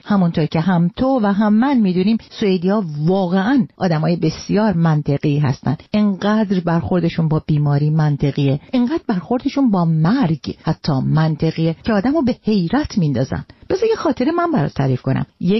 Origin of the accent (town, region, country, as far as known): Iran